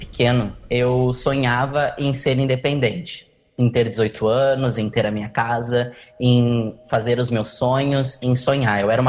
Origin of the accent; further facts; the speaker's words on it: Pelotas, Rio Grande do Sul, Brazil; now in Bento Gonçalves, Brazil; Eu morava em Pelotas, eu sou natural de Pelotas, e eu morava em Pelotas e fui para Bento Gonçalves.